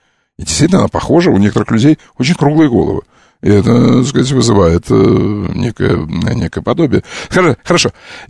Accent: Crimea, Ukraine; Я крымчанин.

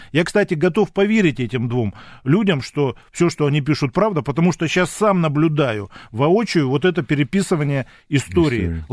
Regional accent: Saint Petersburg, Russia; Это слезы стыда, что я тоже ленинградец.

